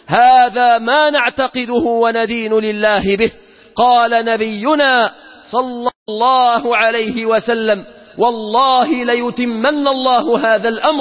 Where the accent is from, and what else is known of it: Egypt